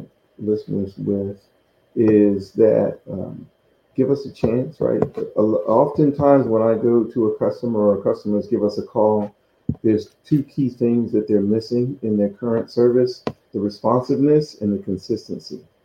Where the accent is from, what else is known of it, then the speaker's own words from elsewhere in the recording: Chesapeake, Virginia, United States; So when I grew up in the Virginia coastal area in Chesapeake, Virginia Beach, so inshore, offshore fishing.